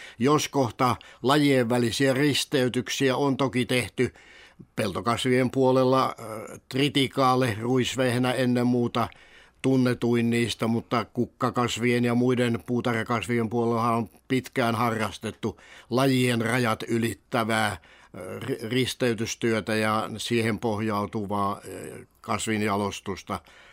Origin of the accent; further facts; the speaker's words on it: Hauho, Kanta-Häme, Finland; also born or lived in Helsinki; äiti palasi Hauholle sukulaistaloon ja minun kanssani ja sai sitten järjestymään minulle kasvatuskodin sieltä Hauhon Lehtelän kylästä